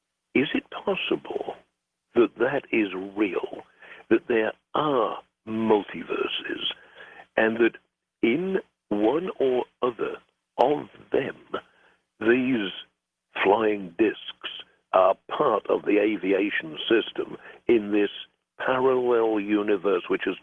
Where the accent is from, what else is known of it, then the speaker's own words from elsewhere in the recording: East of England, United Kingdom; now in Wales, United Kingdom; being an Englishman from Norfolk on the opposite side of the country